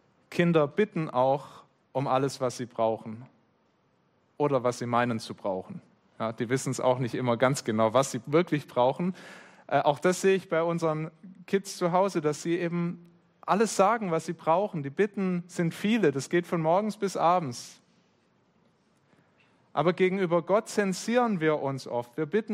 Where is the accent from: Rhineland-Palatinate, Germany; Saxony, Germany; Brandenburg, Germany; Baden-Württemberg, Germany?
Baden-Württemberg, Germany; Es gibt bei uns im Schwäbischen, wo ich herkomme, eine ganz schöne Redewendung oder ein schönes Wort.